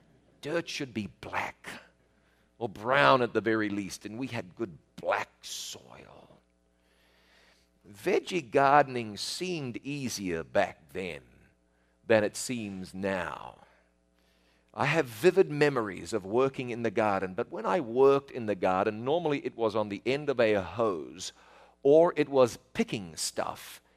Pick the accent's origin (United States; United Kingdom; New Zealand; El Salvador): New Zealand; accent: southern accent; I have a southern accent. Look at the map of the world. New Zealand is about as far south as you can get. After New Zealand, it's Antarctica. So I live in New Zealand.